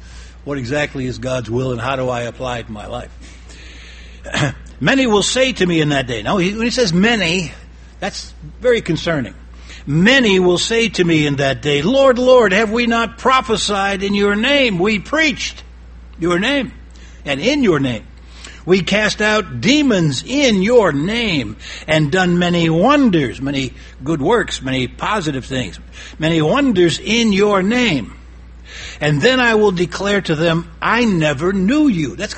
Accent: Cleveland, Ohio, United States; And since I am from Cleveland, I was asked to speak in Cleveland.

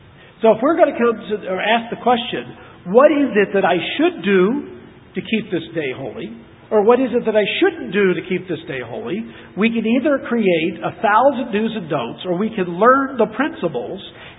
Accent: Appalachia, United States; Well, hey, I grew up in Appalachia, and sundown was 7:32 if you were driving

